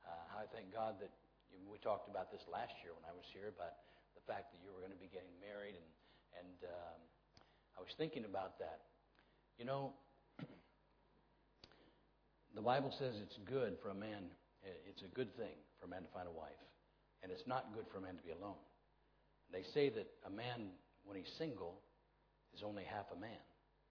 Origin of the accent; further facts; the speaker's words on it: United States; please forgive me for being an American. I understand that this is not America, and so sometimes my American humor kind of comes out a little bit